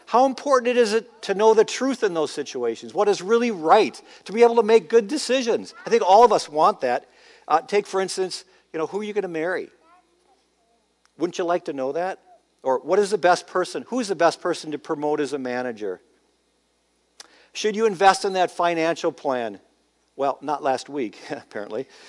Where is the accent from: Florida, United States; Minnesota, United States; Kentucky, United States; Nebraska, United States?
Minnesota, United States; Now, I used to think that, okay, I'm from Minnesota, give me a break.